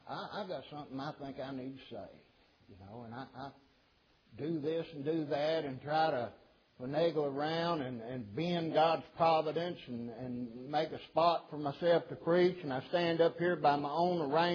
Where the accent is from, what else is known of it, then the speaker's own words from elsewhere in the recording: United States; And we grew up here in the United States with all these freedoms